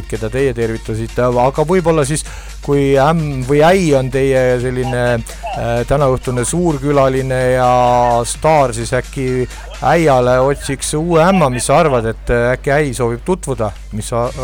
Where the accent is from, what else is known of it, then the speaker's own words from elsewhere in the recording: Võru County, Estonia; moved away; Ma olen ka Võrumaalt sünni ja loomupoolest, aga jah, viimased 20 aastat pea ei ole seal olnud.